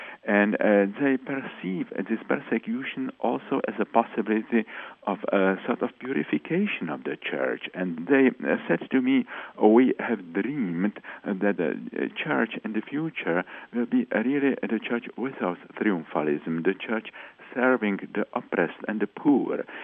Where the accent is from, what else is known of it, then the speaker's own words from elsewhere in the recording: Czechia; English is a second language; I grew up in the Czech intellectual secular family.